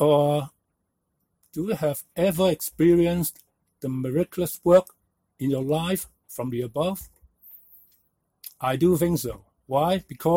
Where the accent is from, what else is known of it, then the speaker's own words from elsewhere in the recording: Hong Kong; moved away as an adult; now in Canada; For me, I was born and raised up in British Hong Kong. Immigrated to Canada in the 90s with my wife.